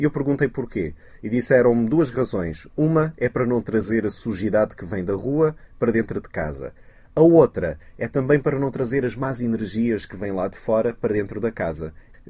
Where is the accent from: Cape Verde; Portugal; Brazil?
Portugal; Azores; now in Macau; E eu sou açoriano, eu sou das Ilhas dos Açores, eu sou da Ilha de São Miguel e eu gosto muito da natureza e eu estou muito habituado ao verde.